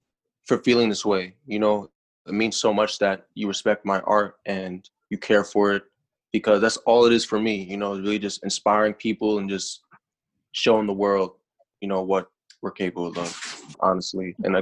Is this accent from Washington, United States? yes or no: no; New York, United States; I'm a New Yorker. I'm heavy.